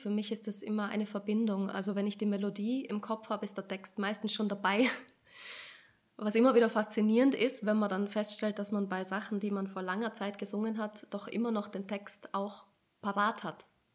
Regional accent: Tyrol, Austria; Tirolerin.

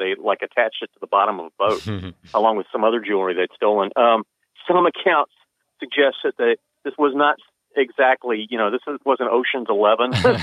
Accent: Pensacola, Florida, United States; Hurricane Sally just dumped 3 feet of water on my hometown, Pensacola.

